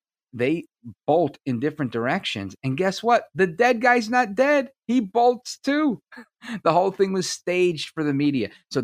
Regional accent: United States; I'm an American and my country is allied with Israel.

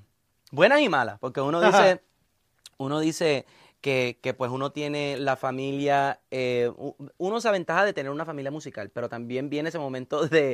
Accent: Philadelphia, Pennsylvania, United States; yo soy nacido en Filadelfia, brother. Yo nice. Vengo de una ciudad donde el fashion es en todas partes, el lado urbano, el lado, ¿sabes? Yo viví en el norte de Filadelfia

